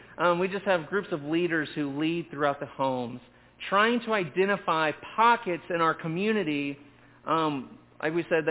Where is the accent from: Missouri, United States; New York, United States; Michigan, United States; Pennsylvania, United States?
Missouri, United States; Cape Girardeau; my hometown of Cape Girardeau. We just call it Cape G, in southeast Missouri, right in the middle of the Bible Belt.